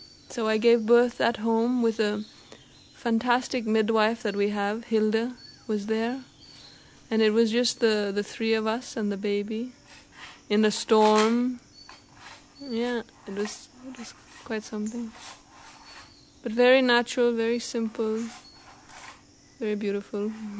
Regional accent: Oroville, California, United States; born there; I live here in Oroville. I was born in Oroville. My parents came maybe about 40 years ago now. My father is German and my mother is Swedish. I'm one of six children

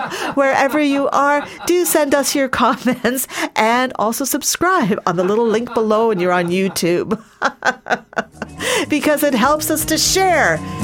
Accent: Canada; also born or lived in Tanzania; I grew up in Canada. I was born in Tanzania and my parents are of Indian origin, but I did grow up in Canada.

